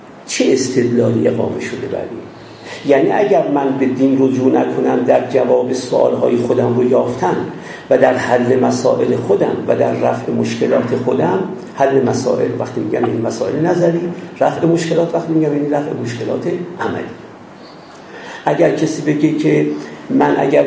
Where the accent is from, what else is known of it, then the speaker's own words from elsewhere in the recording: Iran; born there; من در ایران به دنیا اومدم